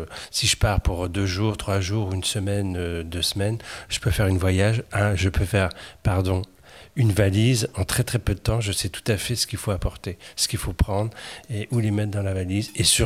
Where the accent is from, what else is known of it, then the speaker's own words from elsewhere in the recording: Brest, Brittany, France; born there; j'ai 58 ans et je suis né à Brest en 1960.